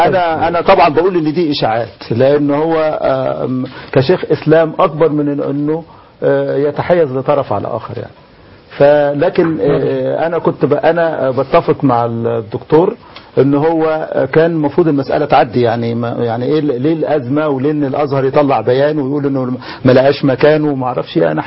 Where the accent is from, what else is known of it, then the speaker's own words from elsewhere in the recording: Luxor, Luxor Governorate, Egypt; انا على فكرة من الاقصر